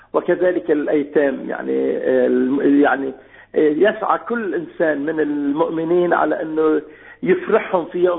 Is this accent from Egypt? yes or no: no; Lebanon; عدة بيوت عندنا في لبنان